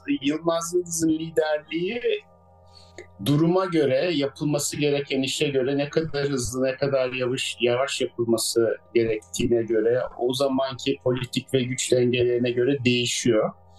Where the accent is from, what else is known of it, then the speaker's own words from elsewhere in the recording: Ankara, Turkey; also born or lived in Boston, United States; Ben doğma büyüme Ankaralıyım. TED Ankara Koleji'ni bitirdikten sonra her ne kadar ODTÜ'ye başlasam da Amerika'ya gitmeye karar verdim.